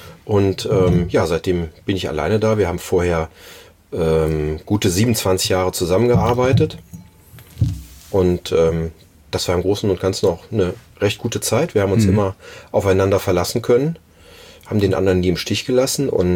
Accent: Haan, North Rhine-Westphalia, Germany; born there; Nee, ich bin in Hahn geboren

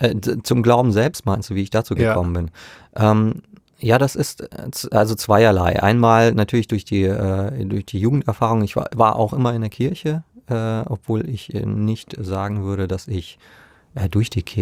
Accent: Lower Saxony, Germany; in der Gegend, wo ich herkomme, gab es Pfarrenstheologie gar nicht. Und es gab da bereits, in Niedersachsen war

